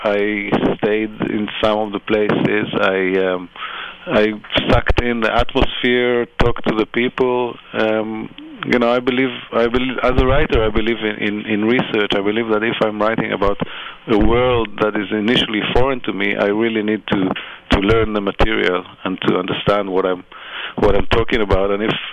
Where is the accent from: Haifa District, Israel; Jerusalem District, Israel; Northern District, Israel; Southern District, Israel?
Jerusalem District, Israel; English is a second language; also born or lived in Tel Aviv; I grew up near Jerusalem, as you said, and lived most of my life in Tel Aviv, which is not very far away, because it's already small.